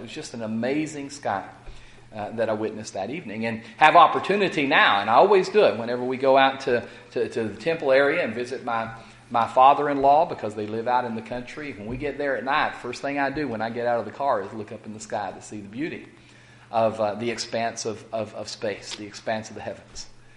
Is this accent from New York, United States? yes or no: no; Odessa, Texas, United States; now in Fort Worth, United States; I'm from West Texas and in Odessa, and while Odessa itself was a city and the lights of the city obscured some of the sky, it still was a pretty impressive sky.